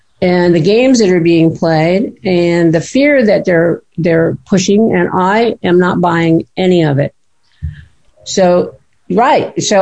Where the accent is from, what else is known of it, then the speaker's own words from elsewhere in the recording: Dayton, Nevada, United States; also born or lived in California; now in Dayton, United States; Well, I'm from, now I'm from Dayton, Nevada, which is near Carson City, Nevada, Lake Tahoe.